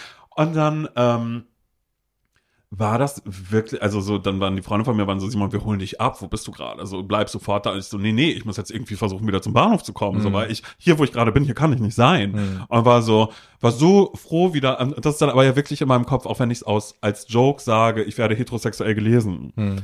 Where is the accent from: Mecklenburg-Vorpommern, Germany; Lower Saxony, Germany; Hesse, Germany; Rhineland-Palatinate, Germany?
Mecklenburg-Vorpommern, Germany; wie damals in Mecklenburg-Vorpommern, wo ich groß geworden bin